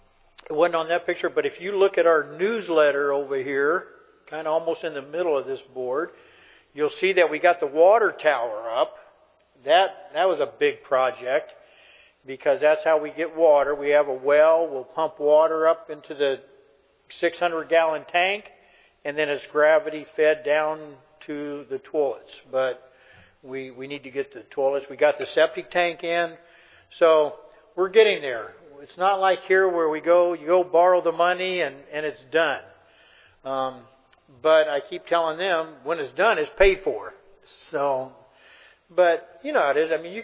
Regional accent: United States; You know, I'm American. We're used to things happening.

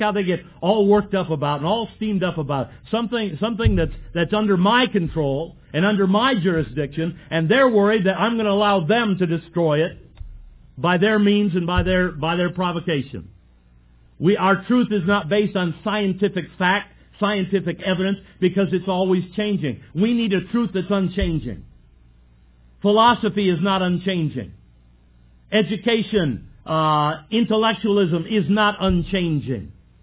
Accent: Michigan, United States; Being born and raised in Michigan, that is the tribulation.

